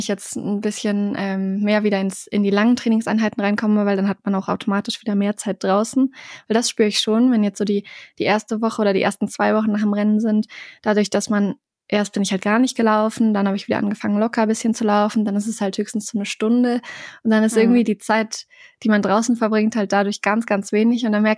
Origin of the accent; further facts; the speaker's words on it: Duderstadt, Lower Saxony, Germany; Also bei uns zu Hause in Duderstadt war auch wunderschönes Wetter